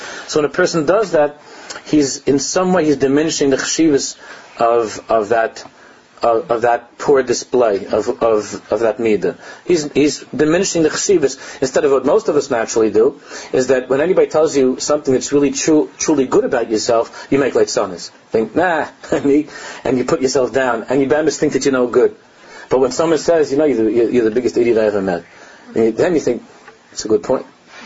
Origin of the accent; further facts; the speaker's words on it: United States; growing up in America and being part of that whole scene